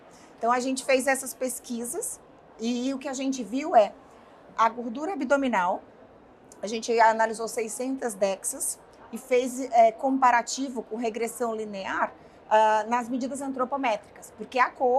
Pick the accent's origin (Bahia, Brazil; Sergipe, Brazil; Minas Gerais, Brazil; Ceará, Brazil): Ceará, Brazil; moved away; also born or lived in São Paulo; Eu sou brasileiríssima. Nascida e crescida no Ceará, e daí que eu mudei para São Paulo e fui para lá do outro lado depois do mundo.